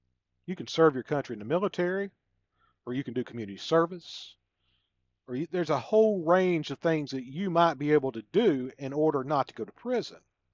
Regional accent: the South, United States; accent: Southern; Now, growing up in the South, I get made fun of my accent from time to time. Now, I'm proud of my Southern accent

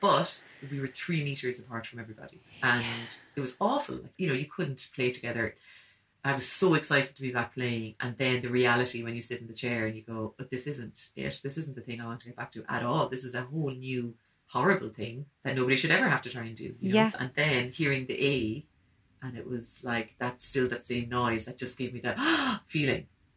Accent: Cork, Munster, Ireland; accent: Cork; My Cork region accent, yeah.

